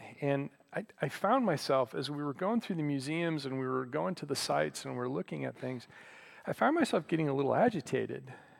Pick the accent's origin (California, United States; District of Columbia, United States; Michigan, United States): Michigan, United States; the junipers out in the America Southwest are very different than the junipers that I grew up with in Michigan, okay?